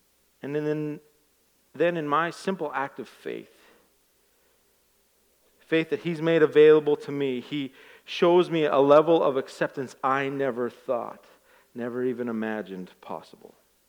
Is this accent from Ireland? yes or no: yes; Ireland; I'm Irish, which means I have two emotions.